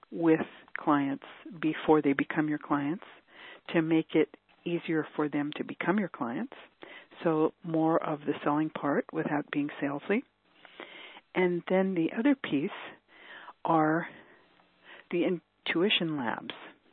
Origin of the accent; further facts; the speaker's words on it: New York, United States; You know, I grew up in New York and everybody's heard the silly joke about how to get to Carnegie Hall